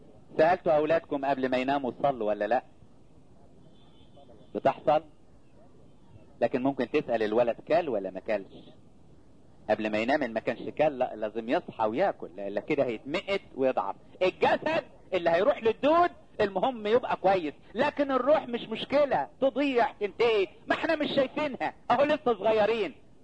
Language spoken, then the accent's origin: Arabic; Upper Egypt, Egypt; انا شفت الزوان بقى بعيني عندنا في الصعيد، لان احنا فلاحين بنزرع